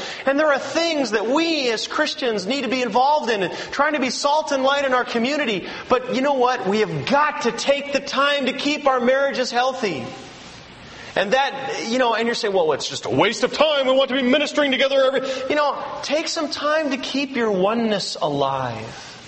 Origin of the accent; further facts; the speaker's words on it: California, United States; I know I'm from California, but I'm not weird.